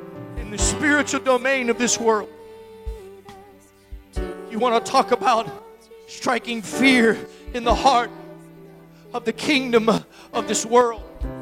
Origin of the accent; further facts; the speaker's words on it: Florida, United States; I'm from Florida, so this analogy works a little better in Florida